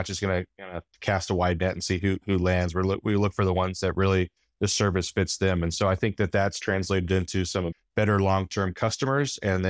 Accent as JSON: {"language": "English", "region": "Colorado", "country": "United States", "tie": "born or raised there", "said": "I'm born and raised in Colorado, so Dish was a household name."}